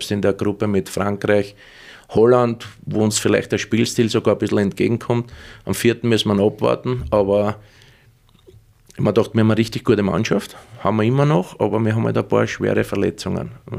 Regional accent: Vienna, Austria; Als Wiener gehört ein bisschen der blöde Schmäh dazu

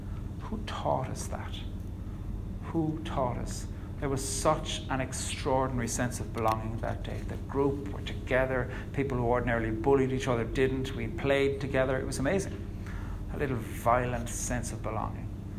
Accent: Ireland; We need to tell that story as Irish people when it comes to civic reckoning.

